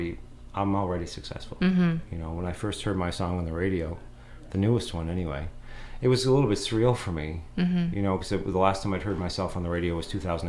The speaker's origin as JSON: {"language": "English", "town": "Cape Breton", "region": "Nova Scotia", "country": "Canada", "tie": "born or raised there", "said": "I grew up in Cape Breton in a coal mining house with three small bedrooms"}